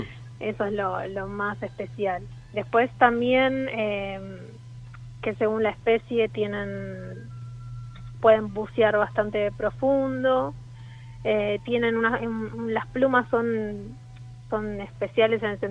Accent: Buenos Aires, Argentina; moved away as an adult; now in Ushuaia, Argentina; En este momento vivo en Ushuaia, en Tierra del Fuego, y estoy acá hace 6 años trabajando con pingüinos. Soy de Buenos Aires, en realidad

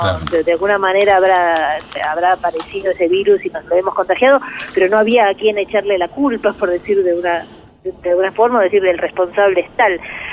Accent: Argentina; yo soy argentina y defiendo mi país y hablo bien de mi país

